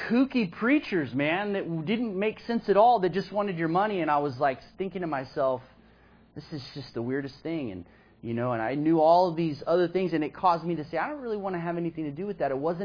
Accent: Texas, United States; And of course, I grew up in Texas, so I love guns.

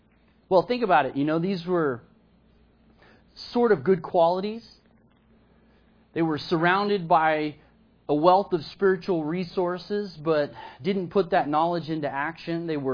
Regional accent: Texas, United States; And of course, I grew up in Texas, so I love guns.

